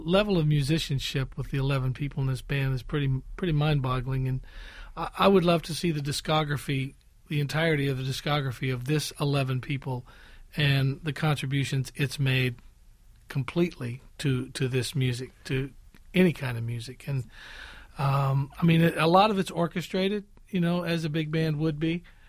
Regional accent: Oklahoma, United States; it's so appealing to me because I'm from Oklahoma and grew up on that kind of music.

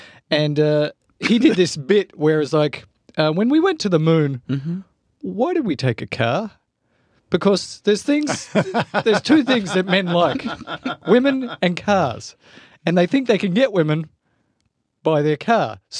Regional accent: Australia; Growing up in Australia, all my brothers and all the guys there just knew everything about every car.

